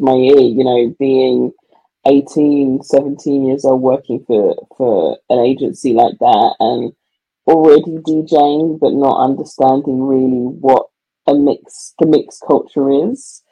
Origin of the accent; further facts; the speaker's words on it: United Kingdom; I grew up in the British countryside, so I didn't have the access to the nightclubs that they would have in the city.